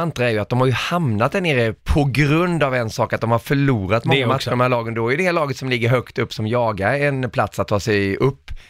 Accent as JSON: {"language": "Swedish", "region": "Småland", "country": "Sweden", "accent": "Småland", "said": "Du lät inte riktigt så, min småländska"}